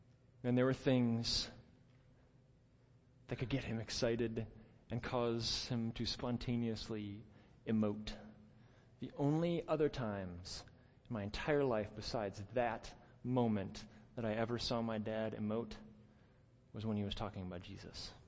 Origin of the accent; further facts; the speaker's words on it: Chicago, Illinois, United States; I'm a Midwest guy. I grew up in Chicago